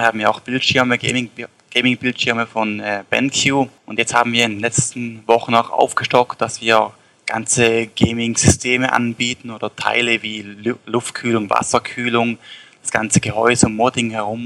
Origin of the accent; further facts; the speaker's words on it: Switzerland; Ich komme aus der Schweiz. Ich bin 20 Jahre alt